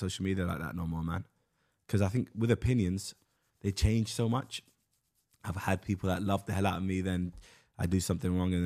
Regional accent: London, United Kingdom; growing up in North West London, I saw a lot of people from different cultures, different backgrounds.

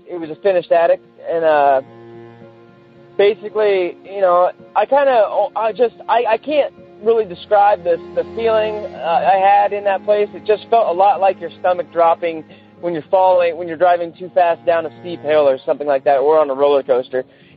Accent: St. Helens, Oregon, United States

